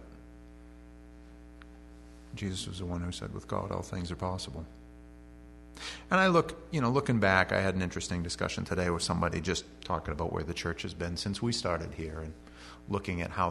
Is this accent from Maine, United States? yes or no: yes; East Millinocket, Maine, United States; We grew up in East Millinocket. I'm 40, almost 41.